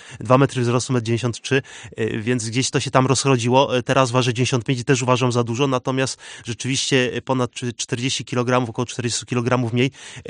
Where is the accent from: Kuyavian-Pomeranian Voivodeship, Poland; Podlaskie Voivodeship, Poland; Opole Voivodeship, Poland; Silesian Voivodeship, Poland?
Opole Voivodeship, Poland; Nysa; No ja pochodzę z Nysy, więc mam blisko i granicę czeską.